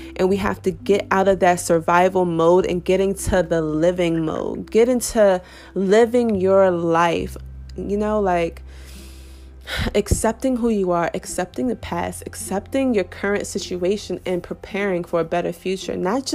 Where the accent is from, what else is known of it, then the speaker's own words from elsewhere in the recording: Washington, District of Columbia, United States; You know, I grew up in Southeast DC where it was normal to see people getting jumped.